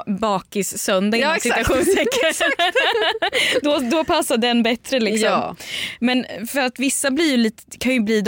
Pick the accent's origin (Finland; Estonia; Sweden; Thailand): Sweden; Linköping, Östergötland; now in Stockholm, Sweden; när jag är i min hemstad Linköping eller någon annanstans